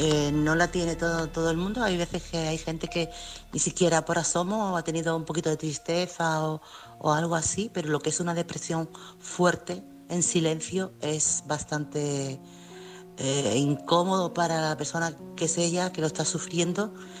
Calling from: Chiclana, Andalusia, Spain; corresponsal de Chiclana.

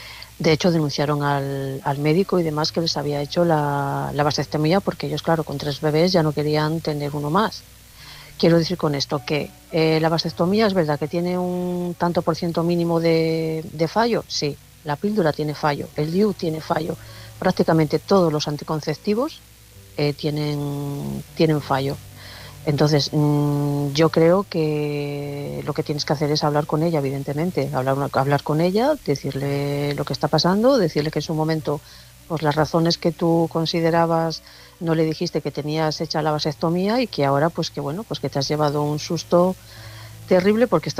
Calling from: León, Castile and León, Spain

